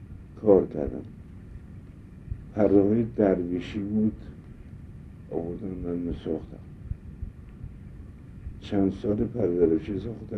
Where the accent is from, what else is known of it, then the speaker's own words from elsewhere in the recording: Hamadan, Iran; متولد 1305 در همدان متولد شدم همدان بودیم